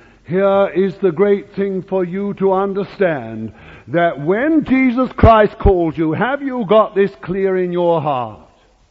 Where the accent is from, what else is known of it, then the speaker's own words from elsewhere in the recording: London, United Kingdom; born there; I can't help being an Englishman. That's all there is in it. So far as the place I was born, I never chose to be born in Bethnal Green in London.